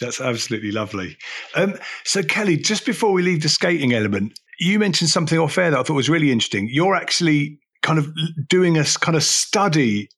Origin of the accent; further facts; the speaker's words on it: Harpenden, East of England, United Kingdom; You know, I'm from Harpenden. Everyone kind of is the same here.